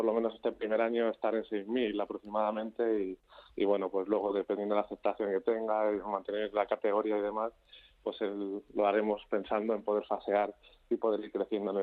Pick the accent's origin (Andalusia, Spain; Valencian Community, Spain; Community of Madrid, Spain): Community of Madrid, Spain; Fuenlabrada; Sí, soy de Fuenlabrada.